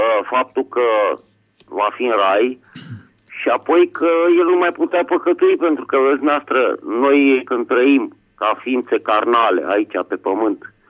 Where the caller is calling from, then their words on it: Bucharest, Romania; din București